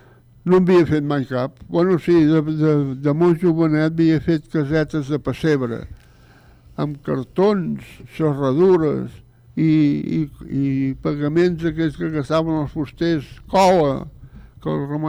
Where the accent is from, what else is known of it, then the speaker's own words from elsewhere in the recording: Tarragona, Catalonia, Spain; Jo també sóc de Tarragona, eh?